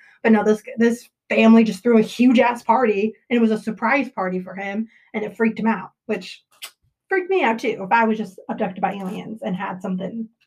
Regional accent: St. Johns, Arizona, United States; in Arizona, like so where I grew up in St. John's

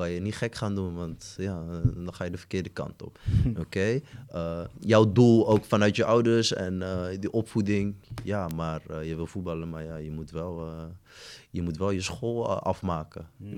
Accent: Rotterdam, South Holland, Netherlands; Ik kom dan uit Rotterdam-West, het oude Westen. Dat was voorheen, ja. Was geen makkelijke buurt in die zin.

